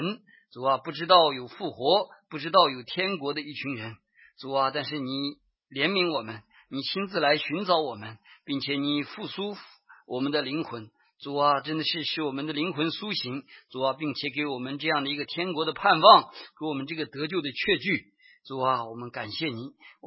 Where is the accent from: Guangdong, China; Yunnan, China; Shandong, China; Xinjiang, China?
Xinjiang, China; moved away; 绝大多数都是我们从中国来的同胞啊，因为我也是从中国啊，中国新疆来啊